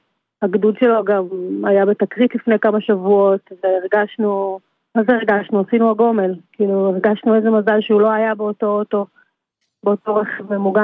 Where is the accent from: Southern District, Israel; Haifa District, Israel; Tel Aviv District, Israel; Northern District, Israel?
Haifa District, Israel; Haifa; גדלנו בחיפה, להורים מדרום אמריקה